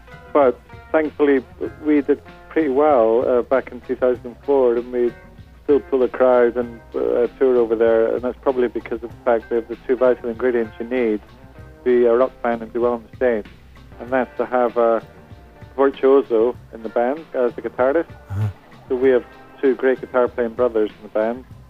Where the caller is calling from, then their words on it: London, United Kingdom; London Town.